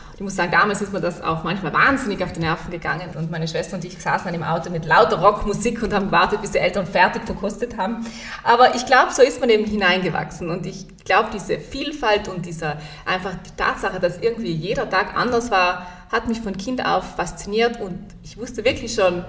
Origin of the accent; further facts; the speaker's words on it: Tramin, Trentino-Alto Adige, Italy; Ja, ich muss sagen, ich bin am Weingut aufgewachsen. Also wir sind in Tramin und mein Schlafzimmer war wortwörtlich über unserem Barrique-Keller.